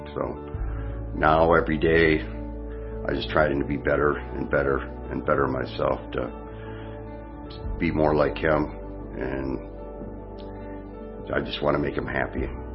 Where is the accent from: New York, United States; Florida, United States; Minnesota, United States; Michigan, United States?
Michigan, United States; moved away as an adult; also born or lived in West Virginia; I was living in West Virginia. I'm originally from Michigan. Lived here till I was about 40 years old. Then we had some issues, and we ended up moving out of state.